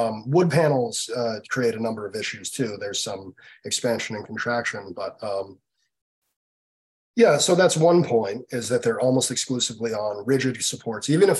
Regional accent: Boston, Massachusetts, United States; I'm from Boston. And I remember when I was young, the reintroduction of Sargent as an important artist.

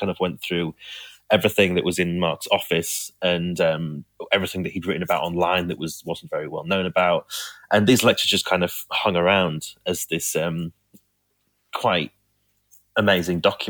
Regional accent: Yorkshire and the Humber, United Kingdom; It is really weird because I'm from, Huddersfield's in West Yorkshire. I'm from East Yorkshire originally.

